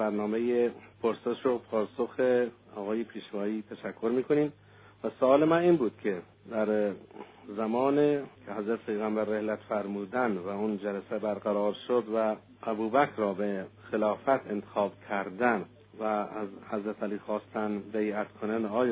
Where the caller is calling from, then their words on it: Isfahan, Iran; از اصفهان هستم، خداحافظ شما.